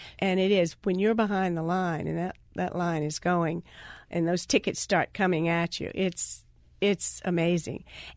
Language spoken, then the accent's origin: English; New Orleans, Louisiana, United States; Oh, yeah. I'm a New Orleanian. Absolutely.